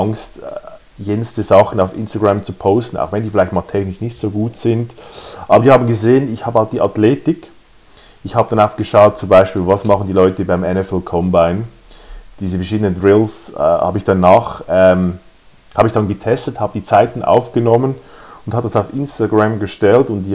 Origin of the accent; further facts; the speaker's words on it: Switzerland; also born or lived in Greece; Ja, doch, ja. Also wir sind Schweizer